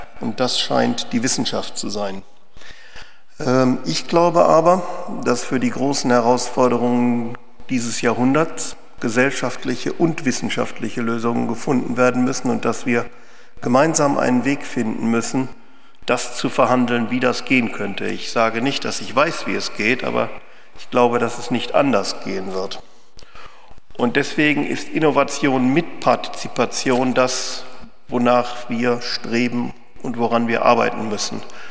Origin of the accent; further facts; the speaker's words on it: Bielefeld, North Rhine-Westphalia, Germany; Ich bin in Bielefeld groß geworden.